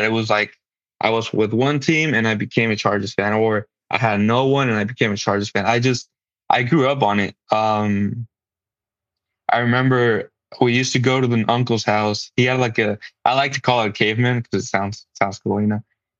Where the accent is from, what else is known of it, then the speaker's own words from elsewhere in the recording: San Diego, California, United States; And as I grew up around San Diego, my dad took me to football games, and I just grew up in the sport.